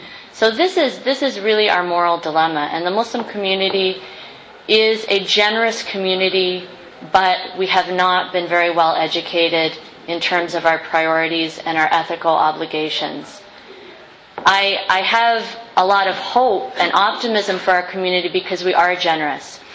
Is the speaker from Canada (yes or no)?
yes; Canada; now in United States; I increasingly feel like an immigrant to the United States. At first when I came from Canada, I didn't